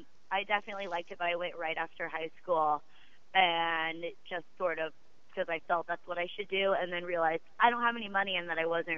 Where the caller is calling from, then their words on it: Portland, Oregon, United States; Portland, Oregon.